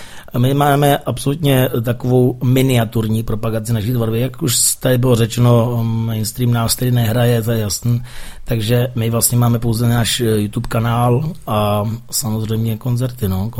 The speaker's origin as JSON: {"language": "Czech", "town": "Plzeň", "region": "Plzeň Region", "country": "Czechia", "said": "My protože pocházíme z Plzně a jsme plzeňští a samozřejmě i v Plzni máme svoji základnu v klubu Rebel"}